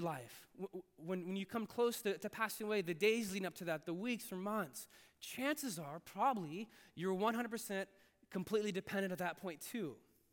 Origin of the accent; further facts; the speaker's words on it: United States; born there; I was born in America, a blessed and fortunate country, the ton of freedom.